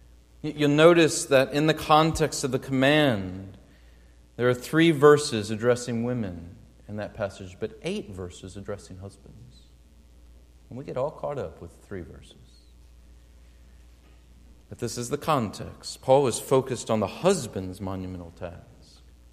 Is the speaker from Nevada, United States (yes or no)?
no; Springfield, Illinois, United States; I went to visit her in my hometown, Springfield, Illinois.